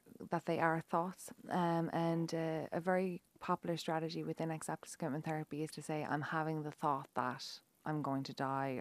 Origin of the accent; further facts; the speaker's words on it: Ireland; So I actually have to say I'm very proud of Ireland and being Irish.